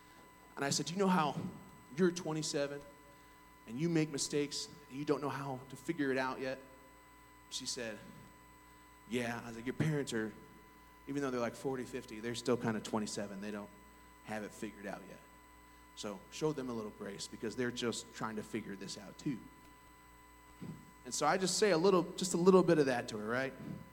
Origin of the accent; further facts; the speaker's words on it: Indiana, United States; I grew up in Indiana. I should have came out of the womb with a really good left, whatever that is, right?